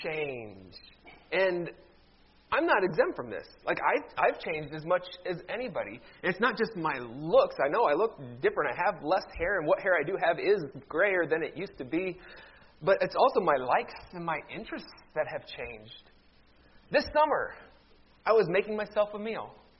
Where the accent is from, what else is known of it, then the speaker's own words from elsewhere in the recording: Ohio, United States; especially I'm originally from Ohio, when I go home and I see people in my home community that I haven't seen for a while